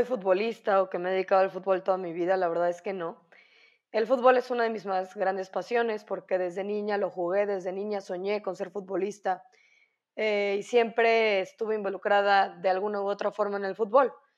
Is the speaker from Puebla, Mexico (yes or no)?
yes; Puebla, Mexico; porque soy de Puebla